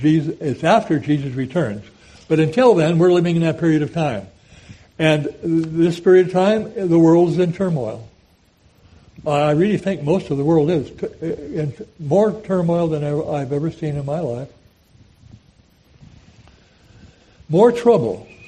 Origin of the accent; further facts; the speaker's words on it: United States; As an American, I often made the mistake of thinking that what was happening here is happening all over the world.